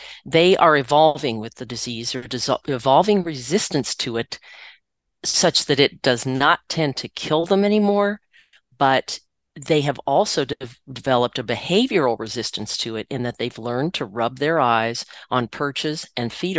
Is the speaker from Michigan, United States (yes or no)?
no; Virginia, United States; But get this, I grew up in Virginia.